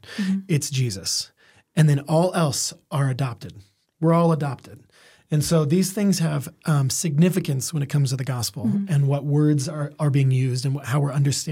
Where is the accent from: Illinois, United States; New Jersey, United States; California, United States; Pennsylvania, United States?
California, United States; Downey; born there; I was born in Downey.